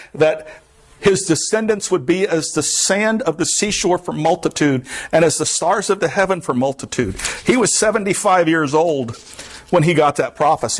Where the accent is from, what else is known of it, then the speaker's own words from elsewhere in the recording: Florida, United States; now in Vermont, United States; I am from the Everglades. I am from the swamps. I talked to my family about how, oh, it's not bad up here. I mean, we hit 20 below a couple of years ago.